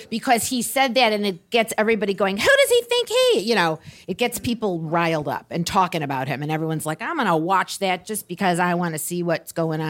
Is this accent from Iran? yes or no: no; Birmingham, Michigan, United States; They make these bars somewhere in Michigan. I'm from Michigan, Birmingham, Michigan.